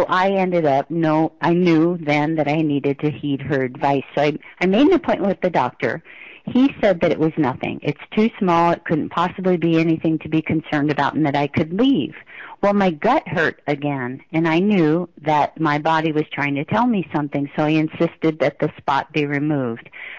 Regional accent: Hawaii, United States; since I'm from Hawaii, I just commented, you know, that it was a freckle.

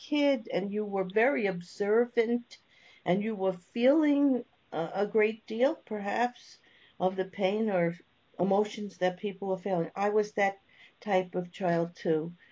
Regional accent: New York, United States; I'm from New York.

